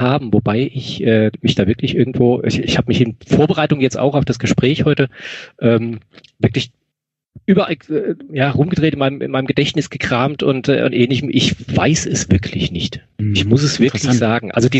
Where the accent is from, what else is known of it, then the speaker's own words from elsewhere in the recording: Rhineland-Palatinate, Germany; Und ich komme ja aus der Nähe von Mainz, so 15 Kilometer vor den Toren von Mainz im schönen Rheinhessenland, aus einem kleinen Ort.